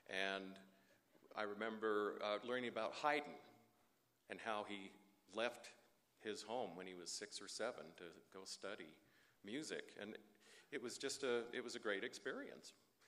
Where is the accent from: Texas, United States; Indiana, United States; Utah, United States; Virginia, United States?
Utah, United States; Salt Lake City; I grew up in the East Mill Creek Second Ward in Salt Lake City, and Jerry was in the First Ward.